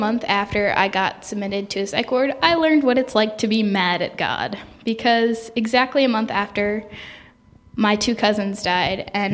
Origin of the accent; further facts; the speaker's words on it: Arnold, Missouri, United States; also born or lived in Denver, Colorado / Madison, Minnesota; I was born in Denver, Colorado. Lived there for like 2 to 3 years. We moved to Barnhart, Missouri. Lived there for like 3-4 years. And then we moved to Arnold, Missouri, which was there. We were there 5 years. We moved to Madison, Minnesota.